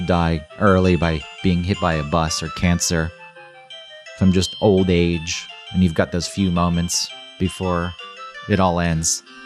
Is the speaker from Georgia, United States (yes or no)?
yes; Atlanta, Georgia, United States; Growing up in the Atlanta area, Panama City was a big destination for all the ne'er-do-wells to show up and get wasted